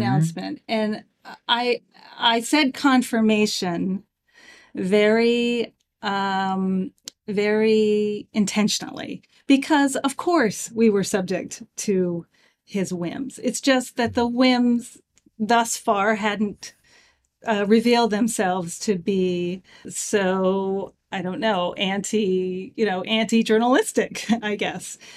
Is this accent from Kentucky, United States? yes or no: no; Virginia, United States; I grew up in Virginia. So that was my hometown big paper, you know, when I was a kid.